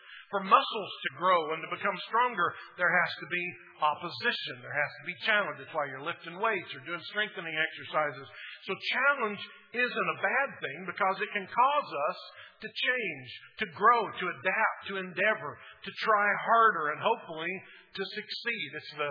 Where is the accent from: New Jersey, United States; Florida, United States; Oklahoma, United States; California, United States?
Oklahoma, United States; Muskogee; When I was a kid growing up in Muskogee